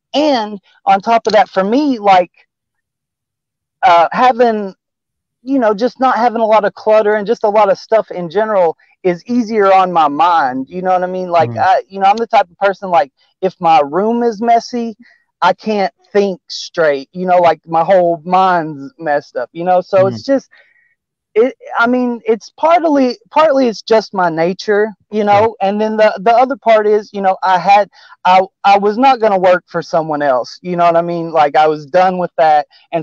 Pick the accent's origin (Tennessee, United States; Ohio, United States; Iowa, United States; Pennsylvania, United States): Tennessee, United States; I am basically at heart just an old country boy from Tennessee. You know, I grew up in Tennessee.